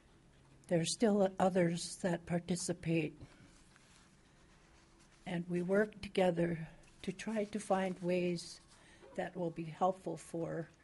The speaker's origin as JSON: {"language": "English", "town": "Kake", "region": "Alaska", "country": "United States", "said": "I come from Cake and have had different experiences with the ordinances, the bombs they're called."}